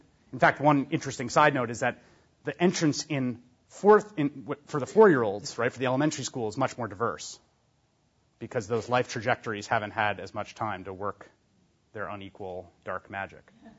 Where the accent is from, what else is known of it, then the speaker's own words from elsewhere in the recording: Bronx, New York, United States; I was a kid from the Bronx, working class kid. My dad was a community organizer. My mom was an educator.